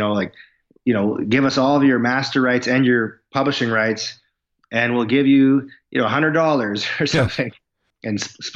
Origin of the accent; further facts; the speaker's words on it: Saskatoon, Saskatchewan, Canada; also born or lived in Vancouver; Saskatoon, where I live now.